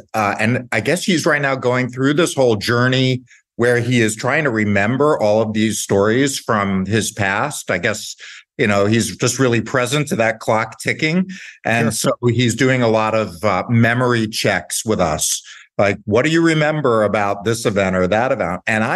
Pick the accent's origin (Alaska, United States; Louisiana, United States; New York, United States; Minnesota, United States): New York, United States; Staten Island; So I am 6 years old and I am setting up a puppet show in the backyard of the house where I grew up on Staten Island.